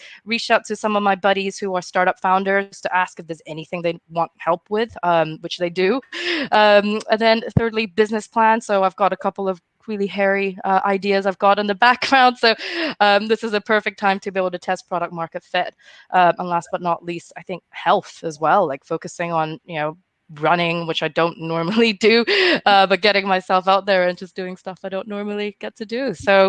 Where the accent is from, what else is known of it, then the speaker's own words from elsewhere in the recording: Hong Kong; moved away as an adult; I'm initially from Hong Kong. So I came here, did my master's